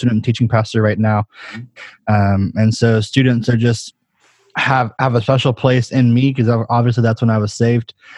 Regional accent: Texas, United States; now in Tracy, United States; I live in Northern California. So I live in Tracy, which is about 45 minutes from San Francisco. I'm originally from Texas.

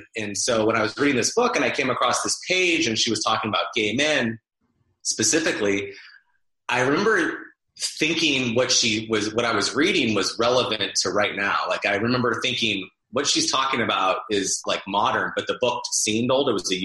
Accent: Arizona, United States; now in Los Angeles, United States; And then that actually brought me out to, I'm from Arizona, and that brought me out to Los Angeles to work for GLAAD

